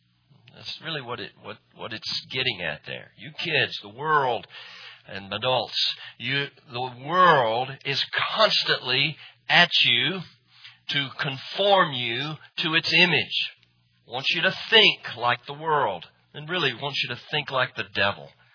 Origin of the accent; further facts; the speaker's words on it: Hapeville, Georgia, United States; I remember I grew up in Hapeville, and I knew all the ins and outs of Hapeville.